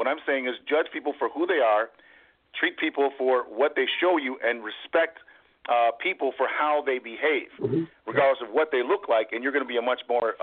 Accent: Ann Arbor, Michigan, United States; I'm from Ann Arbor, Michigan. It's a suburban town. As an only African-American that would be driving down the street, I was pulled over constantly.

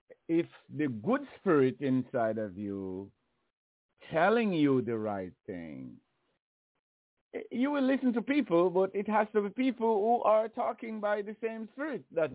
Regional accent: Jamaica; I didn't read to a good level when I grew up in Jamaica.

